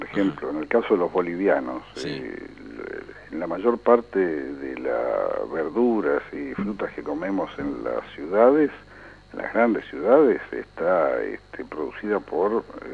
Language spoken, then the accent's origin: Spanish; Argentina; Convivimos como argentinos.